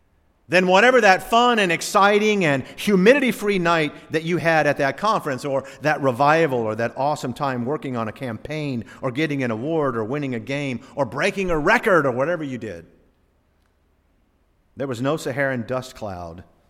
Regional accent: the South, United States; For a lot of years, I grew up in the South.

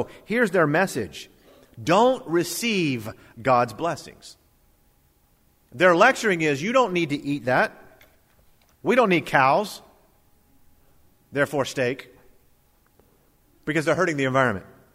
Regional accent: Florida, United States; I grew up in Florida, and most of you here have been here long enough.

